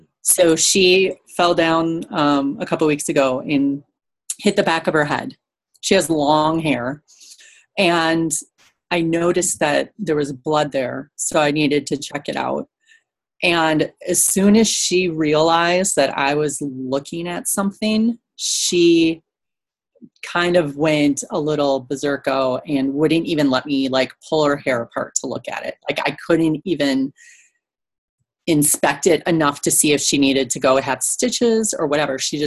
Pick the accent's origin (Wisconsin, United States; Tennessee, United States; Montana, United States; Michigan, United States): Wisconsin, United States; Thank you. I'm from near Madison, Wisconsin.